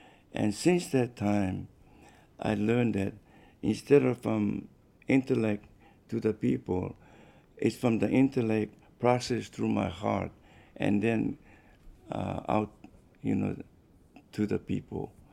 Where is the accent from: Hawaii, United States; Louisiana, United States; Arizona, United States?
Hawaii, United States; accent: Pidgin; I had a difficult time with speech because of my Pidgin accent, and then I had a hard time understanding the Southern drawl, you know.